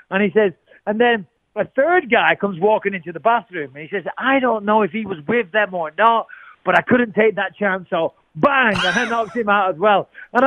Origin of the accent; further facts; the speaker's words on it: England, United Kingdom; As an Englishman growing up, it was part of our culture.